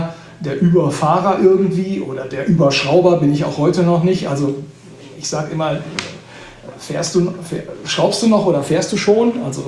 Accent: North Rhine-Westphalia, Germany; ich komme gebürtig aus dem Sauerland

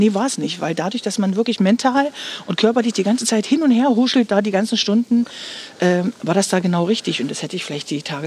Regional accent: Stendal, Saxony-Anhalt, Germany; dass man in meiner Geburtsstadt auch mal sagt, Mensch, lass uns doch mal was über dich bringen. Du bist ja schließlich ein Stendaler Kind.

